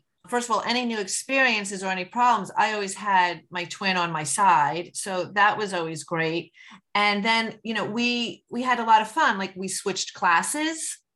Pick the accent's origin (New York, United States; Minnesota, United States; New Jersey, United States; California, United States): New Jersey, United States; Short Hills; I'm from Short Hills, New Jersey, and I live with my 2 boys and husband